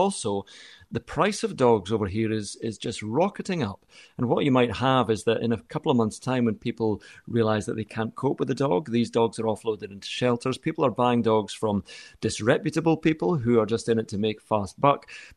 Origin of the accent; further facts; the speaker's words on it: Scotland, United Kingdom; moved away as an adult; now in England; So, I mean, I am Scottish through and through, but I've been living in England for a long time because of the work.